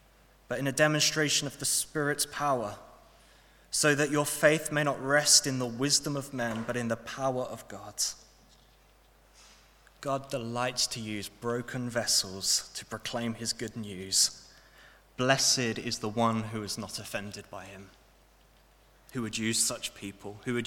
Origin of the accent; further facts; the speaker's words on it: United Kingdom; If we want to get in, we don't do what we do as British people and queue.